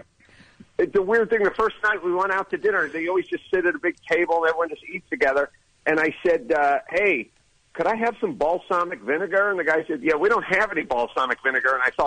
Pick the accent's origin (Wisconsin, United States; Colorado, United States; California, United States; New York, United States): California, United States; Thousand Oaks; I'm from Thousand Oaks.